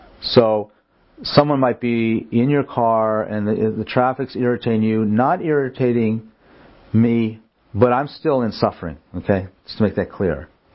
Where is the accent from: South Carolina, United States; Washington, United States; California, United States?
California, United States; Los Angeles; So I'm a lifetime Dodger fan because I grew up outside Los Angeles.